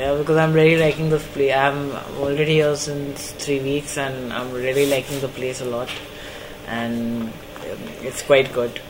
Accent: New Delhi, Delhi, India; Well, I'm from New Delhi, which is the capital of India

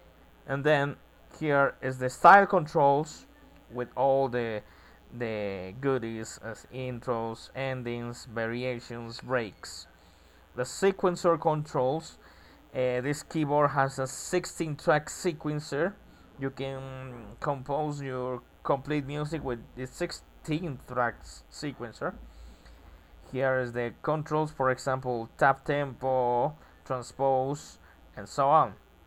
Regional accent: Ecuador; English is a second language; Hello everybody … I come from Ecuador, age 30, and I am blind musician.

